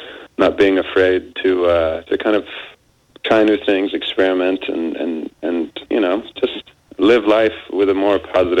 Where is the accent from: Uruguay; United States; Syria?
Syria; I'm from Syria. I've got the background that I have.